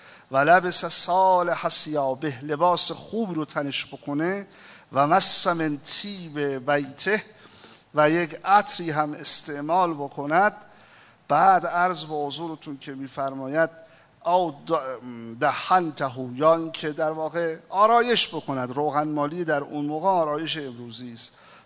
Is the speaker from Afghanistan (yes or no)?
no; Iran; منم ایرانی هستم، منم تو همین مملکت هستم